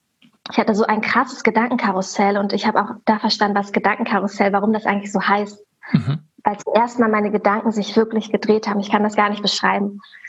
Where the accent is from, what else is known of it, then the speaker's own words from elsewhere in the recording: Berlin, Germany; Und mir ist sofort Berlin gekommen, meine Heimat.